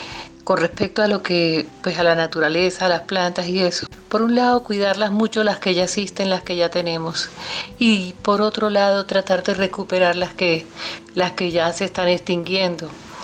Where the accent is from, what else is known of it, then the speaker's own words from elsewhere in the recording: Barranquilla, Atlántico, Colombia; born there; Nací en Barranquilla, Curramba la Bella, una de las ciudades más bellas de Colombia.